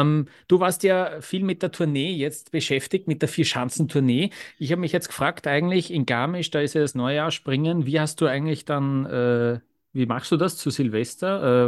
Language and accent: German; Vienna, Austria; ich habe ja als Wiener dann das Problem, zu Mitternacht zuckt ja dann das Tanzbein, gell?